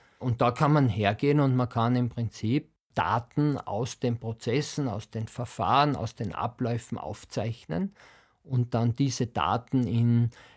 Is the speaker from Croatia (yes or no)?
no; Salzburg, Austria; also born or lived in Vienna / United States; Ich komme ursprünglich aus Salzburg, bin dann nach Wien an die TU gegangen, habe Elektrotechnik studiert. Von dort hat es mich nach Amerika gezogen